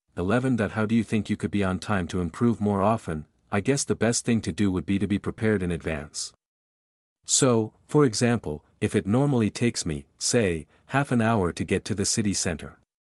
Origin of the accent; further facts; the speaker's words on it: Vietnam; English is a second language; now in Ho Chi Minh City, Vietnam; I work and live in HCM while my parents reside in my hometown, Dong Thap Province, which is about 200 kilometers from HCM, so we hardly meet each other